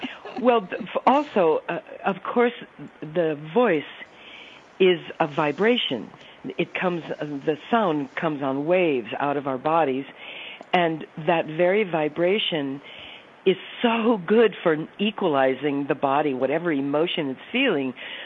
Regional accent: South Dakota, United States; I'm from South Dakota, so the First Nations tribes there are very powerful in the story of that place. So I believe I grew up with those vibrations all in the air

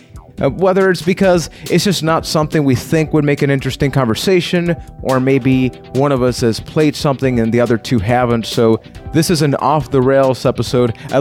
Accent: Puerto Rico; I'm from Puerto Rico.

